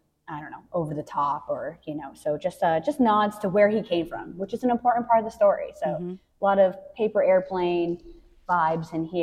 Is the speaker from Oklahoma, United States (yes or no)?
no; Massachusetts, United States; I grew up in Central Mass.